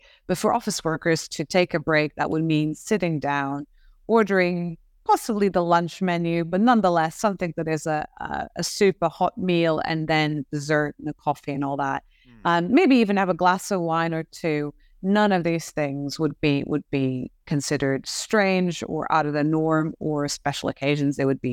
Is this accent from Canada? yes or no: no; Portugal; when I was growing up in Portugal.